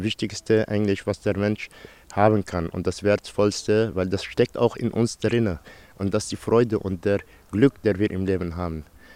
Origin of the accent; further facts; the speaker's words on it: Lebanon; Ich bin im Krieg leider auch aufgewachsen im Libanon.